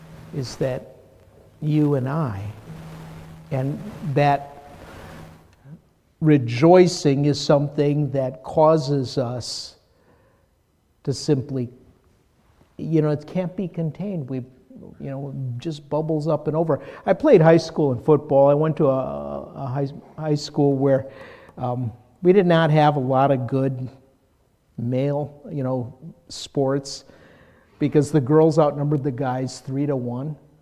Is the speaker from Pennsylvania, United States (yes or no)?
no; Minnesota, United States; moved away; also born or lived in California; All the years in California, you know, even though I'm from Minnesota, I'm just used to saying soda